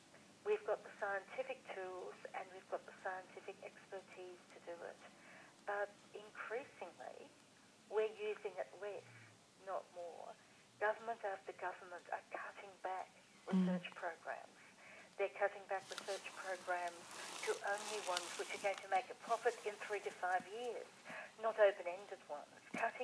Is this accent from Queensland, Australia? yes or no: yes; Queensland, Australia; I was brought up in Queensland where the houses were on stilts